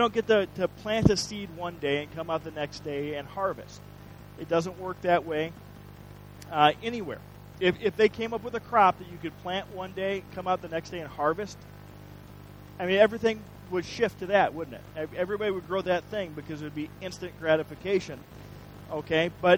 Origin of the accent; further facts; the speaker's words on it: Midwest, United States; moved away; I'm from the Midwest. I've been around corn and cornfields and dirt all my life, pretty much. But I moved here, and the dirt's just a different color, but nothing grows in it.